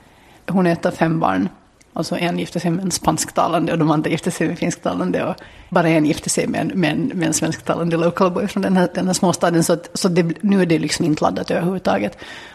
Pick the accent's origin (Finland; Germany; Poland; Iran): Finland; accent: Finland Swedish; now in Sweden; när det här är ju inte finlandssvenska som jag pratar nu. Jag pratar ju liksom rikssvenska med, bara jag uttalar det på finlandssvenska.